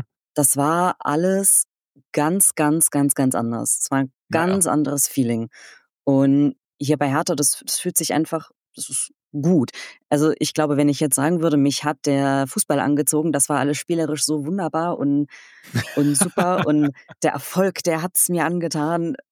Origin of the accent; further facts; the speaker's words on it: Baden-Württemberg, Germany; born there; Also Exilant bin ich tatsächlich schon immer gewesen. Ich komme gebürtig generell aus Süddeutschland, rund um die Ecke Karlsruhe tatsächlich.